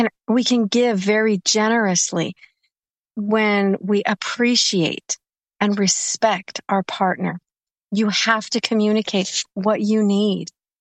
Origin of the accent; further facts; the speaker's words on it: United States; Ordinarily, I would have said, especially in the United States, because yes, being American, I know exactly what's going on in this country at all times.